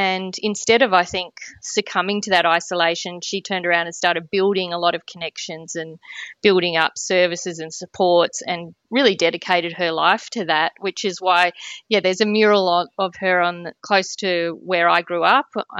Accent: Canberra, Australian Capital Territory, Australia; Yes, I'm one of those rare species at Parliament House that lives in the in the place that everyone comes to and then leaves. My parents came to Canberra in the late 60s.

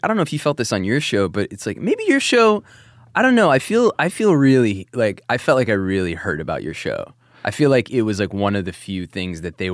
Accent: New Jersey, United States; also born or lived in New York; growing up in Jersey and New York in the early O's

